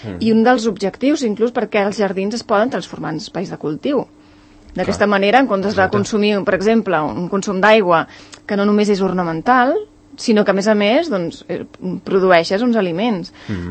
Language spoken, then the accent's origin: Catalan; Mirassol, Catalonia, Spain; De fet, no és casualitat que jo també soc de Mirassol i diverses persones que estan involucrades en el projecte són de Mirassol. I jo he nascut allà, llavors quan explico el barri de que jo soc de quan era petita, doncs era això, el meu carrer era de terra